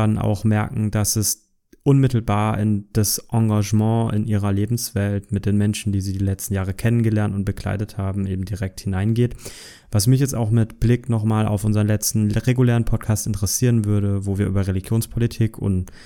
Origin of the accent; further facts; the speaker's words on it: Bavaria, Germany; ich komme jetzt aus dem CSU-Land, also ich könnte nicht mal die CDU wählen, wenn ich wollte. Bei mir ist es die CSU in Bayern